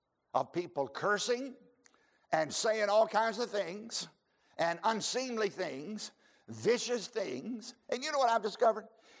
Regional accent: Virginia, United States; I grew up down in Charlotte County with him

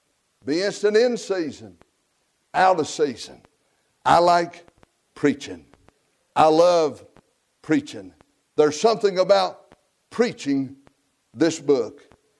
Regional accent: United States; accent: country hillbilly; of course you notice my accent. I'm as country and hillbilly as they come, and I got a long, drawn-out accent. I talk funny.

